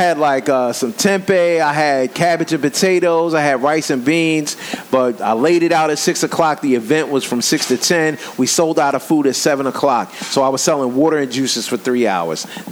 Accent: Baltimore, Maryland, United States; I'm from Baltimore. Like Baltimore City, we don't know. I don't necessarily know about tofu.

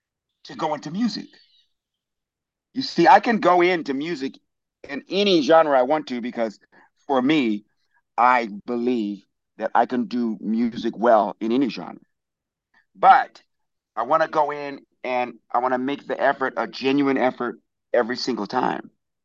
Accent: Washington, District of Columbia, United States; because I come from the Washington, D.C. metropolitan area, and that now is the DMV.

